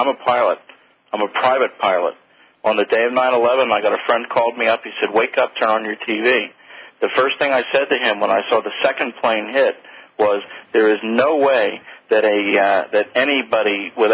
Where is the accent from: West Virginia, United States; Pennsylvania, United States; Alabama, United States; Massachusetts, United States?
Pennsylvania, United States; Philadelphia; moved away as an adult; now in Thailand; Yeah, I I'm from Philadelphia originally. I've been here 2 years.